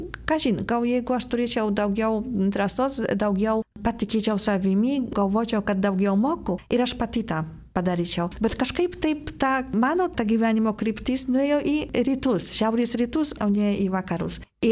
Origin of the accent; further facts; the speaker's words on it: Poland; Lithuanian is a second language; Taip kaip lenkams, iš karto man buvo tas, taip aišku, kad mes irgi taip kovotum kaip lietuviai